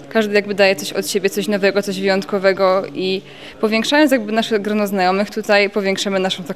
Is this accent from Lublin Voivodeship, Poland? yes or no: no; Górki Śląskie, Silesian Voivodeship, Poland; przyjechałam stąd z Górek Śląskich, jestem tu już od 2017 roku.